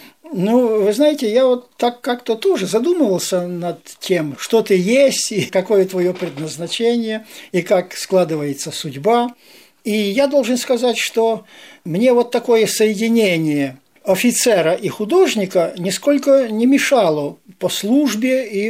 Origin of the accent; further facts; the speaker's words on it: Konelski Khutory, Cherkasy Oblast, Ukraine; Я родился на Украине. Такое название деревни, какое-то многосоставляющее, село Конельские хутора. Это в Черкасской области, недалеко от города Умань. Там ходил в школу, закончил, поступил потом в военное училище.